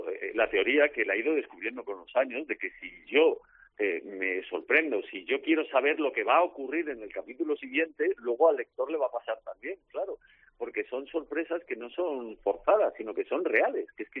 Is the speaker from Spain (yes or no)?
yes; Madrid, Community of Madrid, Spain; en un barrio de Madrid, Carabanchel, es un barrio humilde, es mi barrio, el barrio donde yo nací, Carabanchel